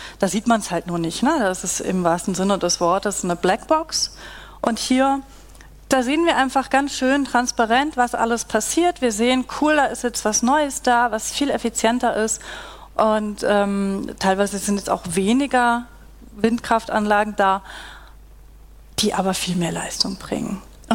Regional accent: Freiburg, Baden-Württemberg, Germany; Und zwar habe ich ein Beispiel mitgebracht aus meiner Heimat, nämlich aus Freiburg.

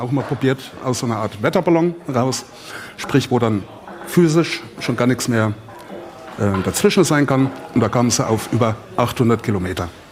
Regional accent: Coburg, Bavaria, Germany; Ich bin aus dem Herzogtum in Coburg

